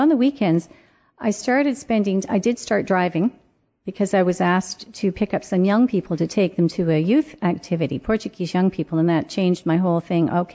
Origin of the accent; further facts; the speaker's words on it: Brantford, Ontario, Canada; I'm from Brantford, and Paris is like a 20-minute drive.